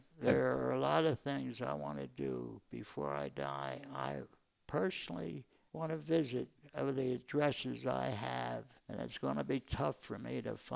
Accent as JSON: {"language": "English", "country": "United States", "tie": "born there", "said": "I was proud to be an American citizen."}